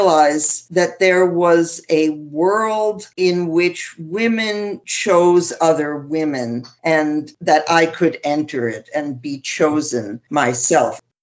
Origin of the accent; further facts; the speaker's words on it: New York City, New York, United States; I was born in New York City, the only child of two Jewish doctors. I grew up in Manhattan and in New York's Hudson Valley